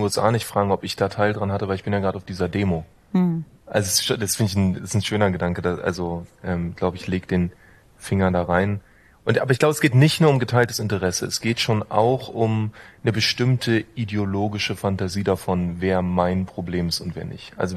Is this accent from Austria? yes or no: no; Berlin, Germany; was weiß ich als Berliner über Berchtesgaden